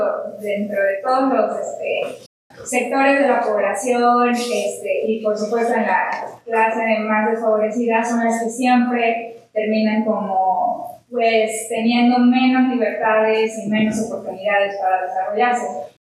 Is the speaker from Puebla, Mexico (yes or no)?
yes; Puebla, Mexico; moved away as an adult; Y yo soy de Puebla y vine aquí porque tienen la mejor licenciatura en matemáticas